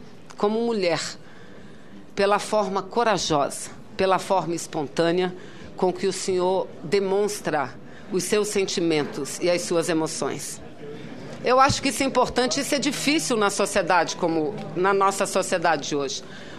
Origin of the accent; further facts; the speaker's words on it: Amazonas, Brazil; Eu venho lá da Amazônia